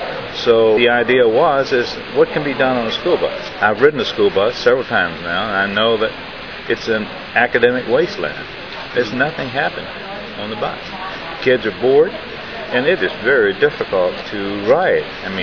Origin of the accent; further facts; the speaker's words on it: Arkansas, United States; Yes, I grew up in Arkansas in what you might say the backwoods, very, very remote region of the state.